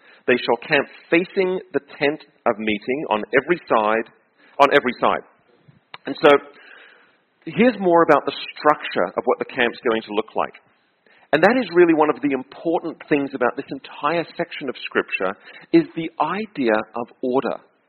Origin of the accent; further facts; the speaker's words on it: Australia; And I grew up in Australia